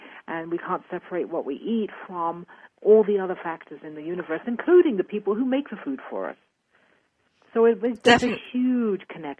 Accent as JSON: {"language": "English", "region": "London", "country": "United Kingdom", "tie": "born or raised there", "said": "I grew up in London, and my mother was a Buddhist, or she had become a Buddhist when I was about 10."}